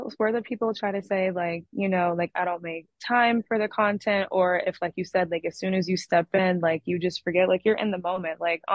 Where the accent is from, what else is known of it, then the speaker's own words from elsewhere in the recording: Atlanta, Georgia, United States; I mean, I'm from Atlanta, born and raised. I mean, the way that I dress, like the way that I talk, act, all of that, like I said, that's very authentic to me.